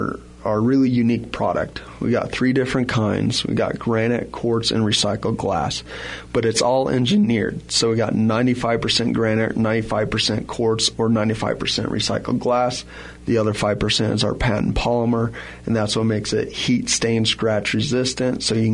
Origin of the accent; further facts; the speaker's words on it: Wyoming, United States; I mean, I'm from Wyoming. She's from Nebraska. Ah. So we're used to 3 months of good weather and 9 months of of a really, really deep snow.